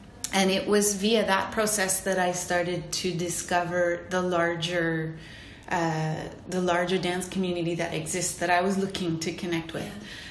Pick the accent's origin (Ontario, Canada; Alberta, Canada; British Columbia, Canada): British Columbia, Canada; Vancouver; now in Montreal, Canada; I am originally from Vancouver. I moved to Montreal 26 years ago